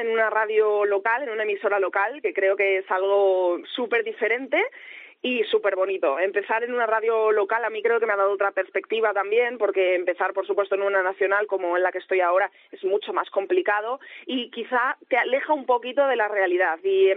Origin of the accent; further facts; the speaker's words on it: Zamora, Castile and León, Spain; now in Madrid, Spain; Me permite vivir en Madrid cuando yo soy de Zamora, me da de comer y eso es lo primero